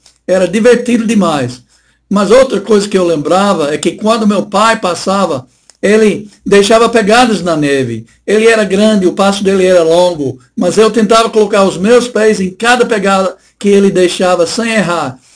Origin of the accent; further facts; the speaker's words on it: Tennessee, United States; Portuguese is a second language; moved away; Sou americano de nascimento, mas brasileiro e nordestino de coração. Mas lembrando quando eu era criança, algumas experiências que eu passei, as crianças americanas lá no meu estado de Tennessee